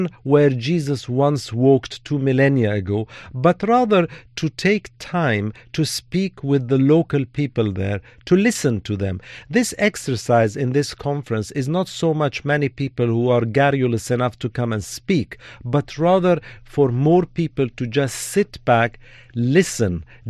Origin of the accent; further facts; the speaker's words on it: France; I grew up in France and studied in France with some Jesuitical background as well.